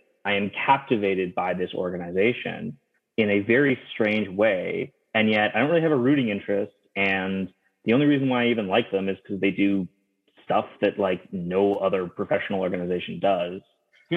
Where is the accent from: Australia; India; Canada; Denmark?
Canada; Toronto, Ontario; now in British Columbia, Canada; So I'm not from British Columbia originally. I moved out here a couple of years ago to do my master's at UBC. I grew up actually in the Toronto area